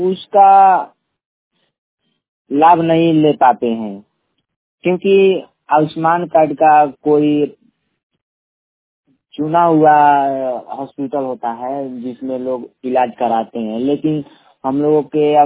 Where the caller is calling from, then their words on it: Malhipur, Bihar, India; रोहतास जिला पंचायत मलहीपुर और प्रखंड चेनारी से बोल रहा हूँ।